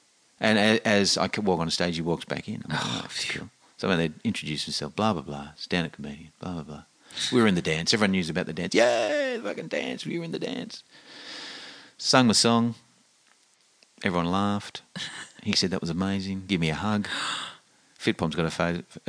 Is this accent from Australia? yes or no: yes; Australia; I went, hey, I'm from Australia